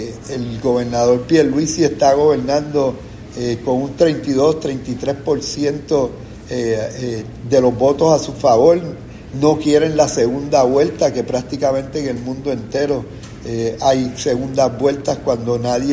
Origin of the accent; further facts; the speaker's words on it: Puerto Rico; nuestros valores, nuestra idiosincrasia como puertorriqueños, cada día estamos perdiendo.